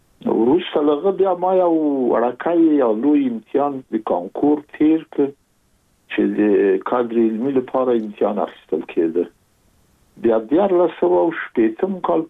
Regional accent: Kabul, Afghanistan; زه زېږېدلی په کابل کې یم. د کابل په چارګي کې ګزارګاه پله ته ورڅېرمه، او کلی د شکلا خان کلا. هلته زه زېږېدلی یم، خو یو درې یا څلور کاله وروسته زما کورنۍ بیا د مراد خان ته کډه شوې ده، چې هلته د پدري کلا ده.

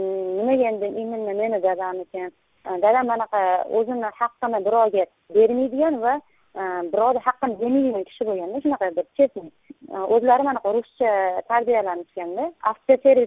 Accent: Kyrgyzstan; Biz Qirg'izistondan, ya'ni chegaralarda

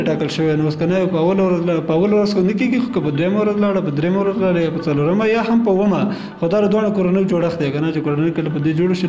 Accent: Kunar, Afghanistan; زه اصلا د کونړ ولایت اوسیدونکی یم.

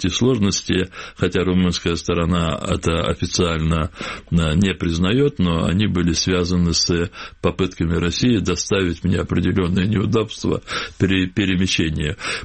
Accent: Crimea, Ukraine; Мы, крымские татары

